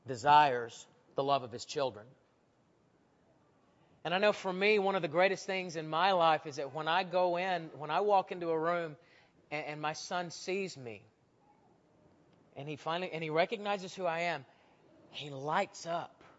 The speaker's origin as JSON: {"language": "English", "town": "Huntsville", "region": "Alabama", "country": "United States", "tie": "born or raised there", "said": "At West Huntsville, where I grew up in Alabama, we have a stage."}